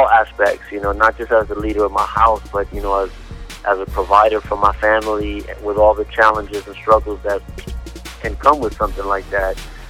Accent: Boston, Massachusetts, United States; You know, I grew up in Roxbury, which is pretty much just a hood.

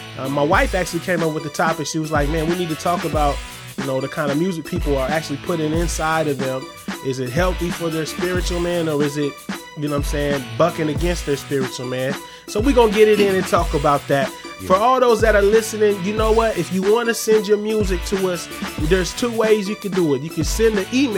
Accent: Seattle, Washington, United States; So, yeah, I wasn't going for Seahawks, even though I'm from Seattle.

